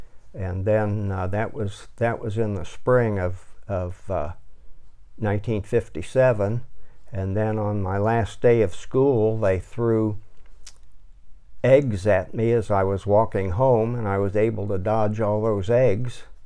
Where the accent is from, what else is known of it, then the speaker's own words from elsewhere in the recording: Dayton, Ohio, United States; Well, I was born right here in Dayton at St. Elizabeth Hospital in 1941